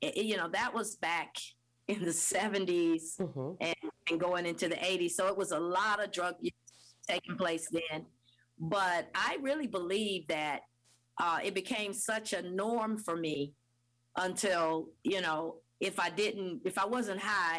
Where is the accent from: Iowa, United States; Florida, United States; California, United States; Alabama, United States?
Florida, United States; I grew up in North Florida and played basketball on a tree.